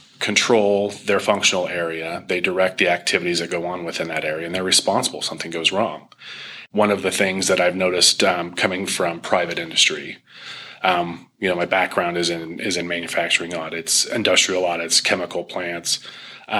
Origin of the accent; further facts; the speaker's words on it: Iowa, United States; And by the way, I grew up in Iowa.